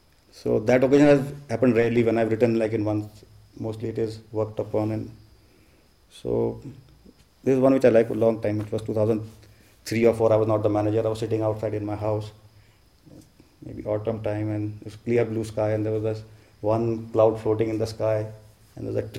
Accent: India; first language Hindi; English is a second language; No, Hindi is my first language.

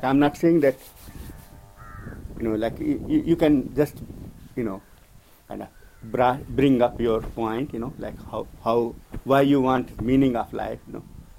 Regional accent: India; English is a second language; I was chewing pan, you know, like, as Indian, you know, like, most of Indians, you know.

